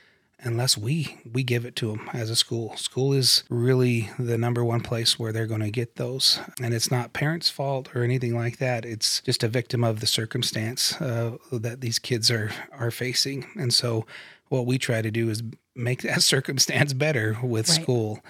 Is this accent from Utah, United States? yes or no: yes; Utah, United States; I grew up in Utah County, mainly. Okay. I was in Orem and Pleasant Grove and did a stint in Morgan, Utah. Tiny town.